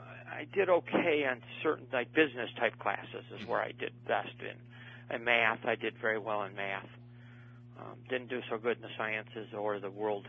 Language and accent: English; Buffalo, New York, United States; born there; I was born in Buffalo, New York. I was born on February 7, 1948, about 6 p.m. in the evening.